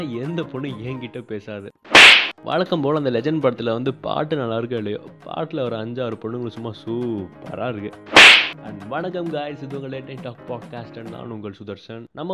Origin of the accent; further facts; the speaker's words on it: Thanjavur, Tamil Nadu, India; நான் தஞ்சாவூர் பக்கம் தாத்தா